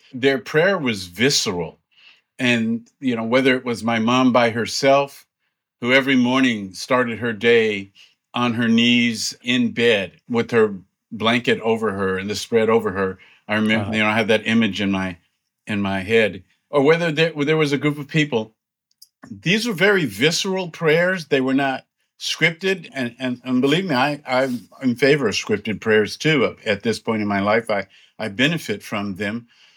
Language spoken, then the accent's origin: English; California, United States; my parents came from the Jim Crow South, and here we were living, growing up in California.